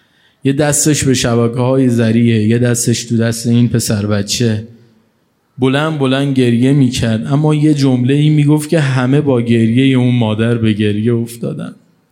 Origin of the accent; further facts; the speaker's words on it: Iran; تا متوجه شد من ایرانیم اومد بیرون